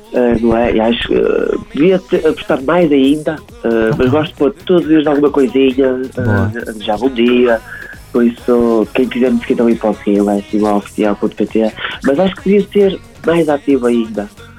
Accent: Barrosas, Porto, Portugal; porque é aqui na minha terra, é na Espírito Santo, em Barrosas

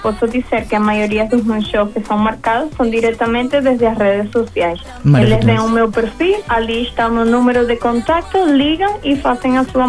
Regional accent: Venezuela; Como sou venezuelana, eu nasci num ar muito tropical

